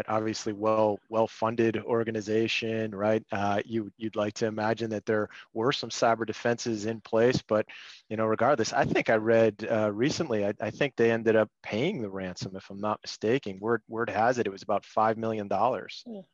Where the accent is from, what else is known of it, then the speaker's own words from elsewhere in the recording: Massachusetts, United States; I know I'm from Massachusetts, but we're on the western part of the state.